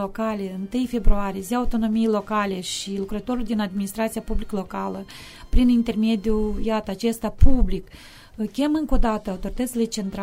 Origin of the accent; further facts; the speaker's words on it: Selemet, Cimișlia District, Moldova; îmi iubesc foarte mult satul meu de Baștină, Selimet, îmi iubesc oamenii de la țară